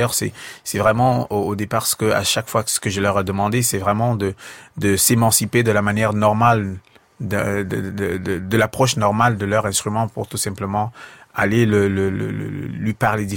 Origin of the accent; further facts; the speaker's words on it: Cameroon; first language Bassa; French is a second language; le bassa est ma première langue, le français est ma deuxième langue